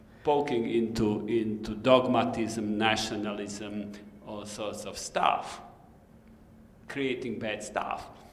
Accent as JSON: {"language": "English", "country": "Slovakia", "second_language": "English", "said": "I come from Slovakia. I lived 29 of my years under communism."}